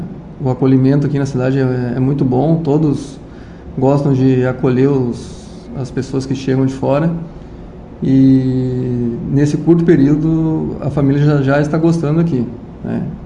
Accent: Rio Grande do Sul, Brazil; now in Bandeirantes, Brazil; Eu sou gaúcho, moro próximo a Porto Alegre, e servi em Porto Alegre há 9 anos, né? Já servi em outros estados do Brasil

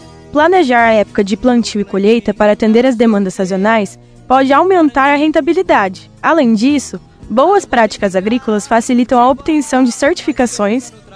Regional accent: Londrina, Paraná, Brazil; Sou de Londrina, Paraná

